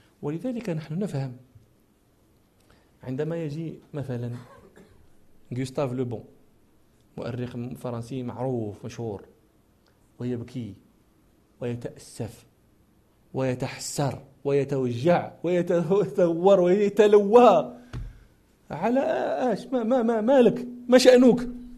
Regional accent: Morocco; جاءني رجل من أكابر الدكاترة القانونيين عندنا في المغرب

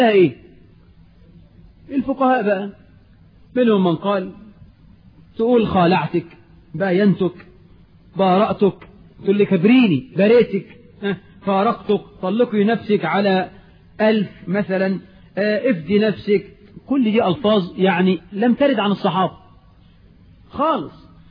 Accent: Egypt; احنا كمصريين

